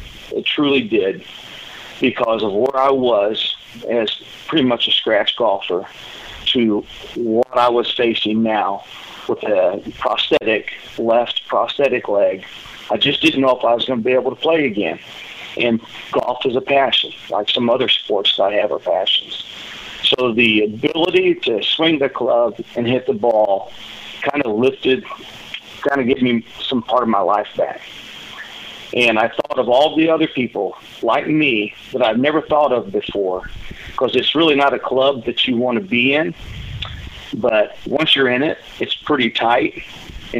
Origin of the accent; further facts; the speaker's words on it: Cape Girardeau, Missouri, United States; Started out in Southern California before moving back to my hometown, Cape Girardeau